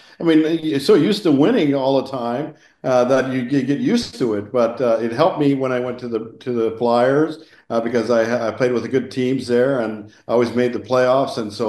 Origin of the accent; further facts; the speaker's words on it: Newdorf, Saskatchewan, Canada; But but I grew up in Newdorf, 20 minutes from Melville.